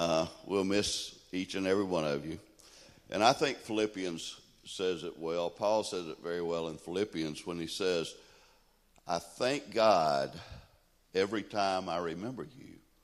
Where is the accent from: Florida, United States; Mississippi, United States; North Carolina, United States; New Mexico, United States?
Mississippi, United States; The church I grew up in Mississippi was attended by very many, many military people.